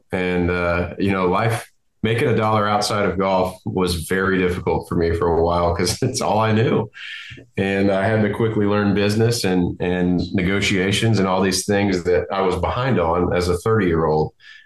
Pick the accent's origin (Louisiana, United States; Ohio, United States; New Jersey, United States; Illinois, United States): Louisiana, United States; I love representing the state of Louisiana. I grew up in Louisiana.